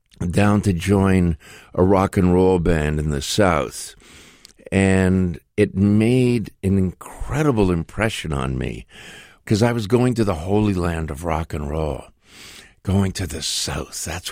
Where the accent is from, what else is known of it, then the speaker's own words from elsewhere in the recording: Canada; Oh, I don't know. I'm from Canada.